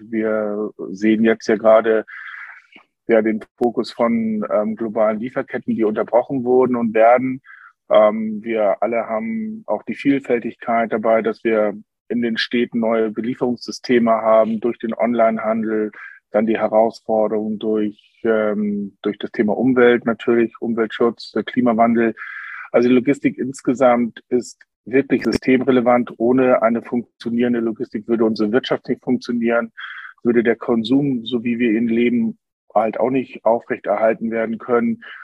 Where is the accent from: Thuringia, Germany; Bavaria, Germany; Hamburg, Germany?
Hamburg, Germany; born there; also born or lived in Berlin; now in Frankfurt, Germany; gebürtig Hamburg, dann Studium in Berlin, Promotion an der WHU. Und dann über ein paar Umwege hier nach Frankfurt gekommen.